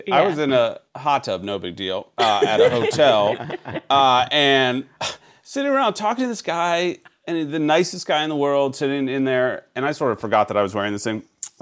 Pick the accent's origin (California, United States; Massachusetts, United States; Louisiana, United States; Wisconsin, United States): California, United States; San Francisco; also born or lived in Chicago / New York; I grew up in San Francisco for the first 8 years, and then Chicago, and then lived in New York and here.